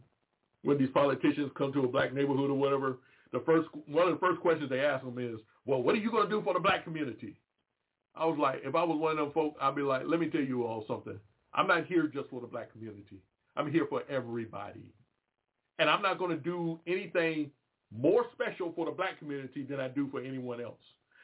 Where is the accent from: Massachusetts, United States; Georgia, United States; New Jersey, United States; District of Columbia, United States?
District of Columbia, United States; Washington; Now, when I grew up in Washington, D.C., one of the things I didn't like about D.C. was how run down the place looked.